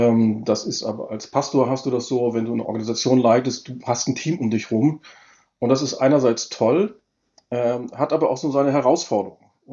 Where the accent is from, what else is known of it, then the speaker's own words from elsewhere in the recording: Northern Germany, Germany; Als Norddeutscher, wo ich eigentlich herkomme, ist man es ja gewohnt, direkt Dinge anzusprechen.